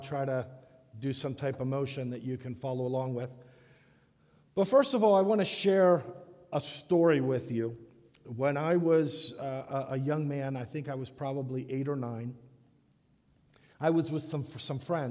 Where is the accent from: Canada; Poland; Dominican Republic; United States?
Dominican Republic; the house that I grew up in the Dominican Republic.